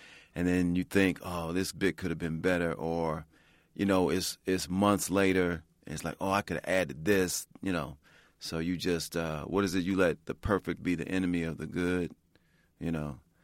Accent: Chicago, Illinois, United States; I grew up in Chicago, and I grew up in predominantly black neighborhoods at first.

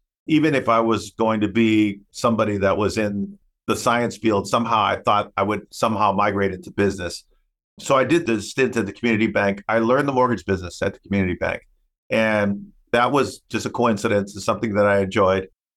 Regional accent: United States; born there; Well, because I'm a English speaking, US born Latino, people think that my upbringing wasn't necessarily traditional from a Latino standpoint, and it was. My mom was a Spanish speaking person first.

